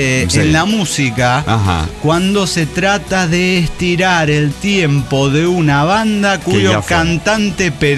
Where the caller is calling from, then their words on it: North Carolina, United States; Bueno, por ahora, desde North Carolina.